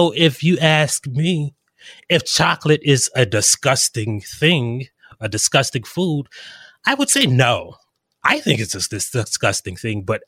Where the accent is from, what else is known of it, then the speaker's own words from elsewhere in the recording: South Carolina, United States; I am actually from South Carolina.